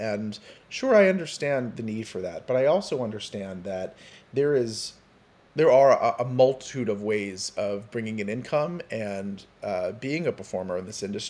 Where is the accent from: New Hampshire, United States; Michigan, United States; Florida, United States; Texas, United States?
Florida, United States; Miami; You know, I'm a kid from Miami, Florida, who just kind of had ambition and figured it out there.